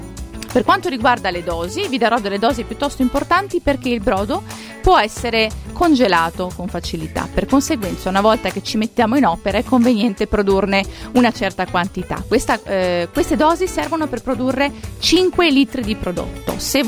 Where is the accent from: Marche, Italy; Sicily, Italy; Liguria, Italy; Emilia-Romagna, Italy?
Emilia-Romagna, Italy; io che sono romagnola lo adoro